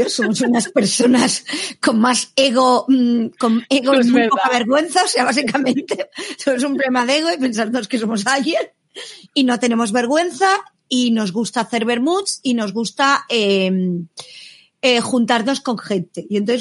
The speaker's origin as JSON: {"language": "Spanish", "town": "Barcelona", "region": "Catalonia", "country": "Spain", "said": "Yo soy sansenca. Yo vivo en el límite entre Sants y Hostafrancs. Yo soy de Sants."}